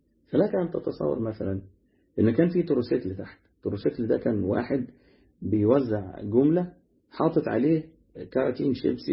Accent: Egypt; احنا عندنا في مصر هنا ما شاء الله في ناس

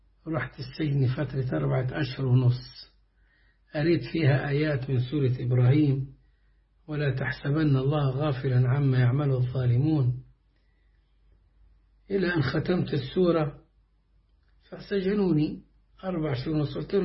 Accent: Egypt; accent: Egyptian; اسمه عم محمد بلهجتنا المصرية

